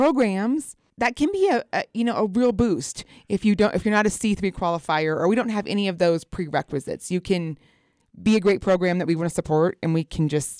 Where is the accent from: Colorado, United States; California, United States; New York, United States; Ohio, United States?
Colorado, United States; Glenwood Springs; I was born and raised in Glenwood Springs, and I grew up with a very philanthropical grandmother